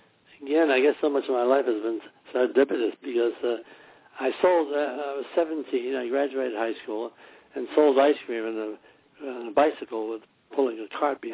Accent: Trenton, New Jersey, United States; born there; I was born in Trenton, New Jersey, near Princeton, and I knew all the college kids

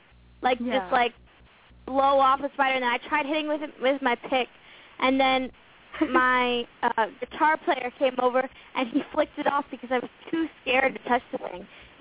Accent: Barrie, Ontario, Canada; which is a town near my hometown of Barrie, Ontario.

